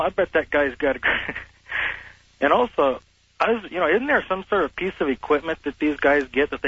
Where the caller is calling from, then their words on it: Phoenix, Arizona, United States; Hi, I'm calling from Phoenix.